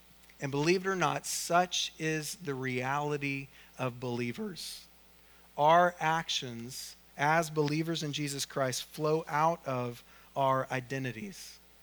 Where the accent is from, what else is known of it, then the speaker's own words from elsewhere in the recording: Oklahoma, United States; I'd gone to the state fair a couple times when I grew up in Oklahoma, but other than that, I'd never been around a sheep.